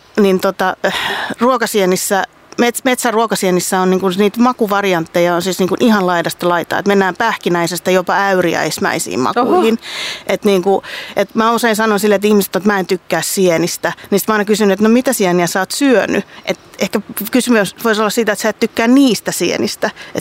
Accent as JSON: {"language": "Finnish", "town": "Vantaa", "region": "Uusimaa", "country": "Finland", "said": "mähän olen Vantaalta, että martsari, jee, mutta äitini on Itä-Suomesta kotoisin, että mä olen niin kuin sieltä sitten"}